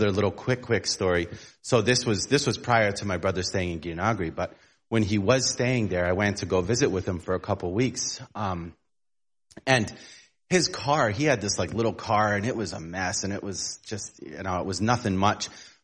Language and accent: English; New England, United States; And we're from the New England area, it's like an 8-hour trip, right?